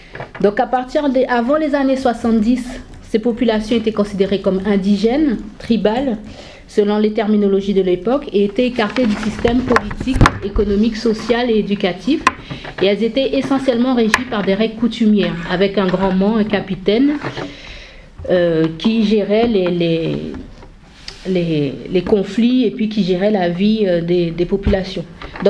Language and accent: French; French Guiana, France; je suis guyanaise, que je vis en Guyane.